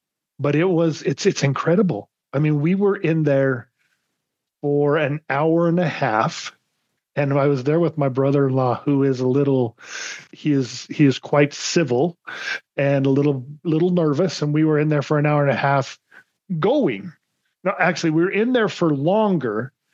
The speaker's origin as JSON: {"language": "English", "town": "Animas", "region": "New Mexico", "country": "United States", "tie": "born or raised there", "said": "I grew up in a small town in southern New Mexico named Animas."}